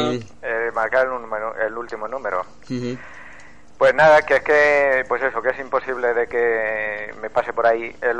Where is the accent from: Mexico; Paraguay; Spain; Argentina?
Spain; Móstoles, Community of Madrid; ya voy a comentarlo allí en mi pueblo, en Móstoles.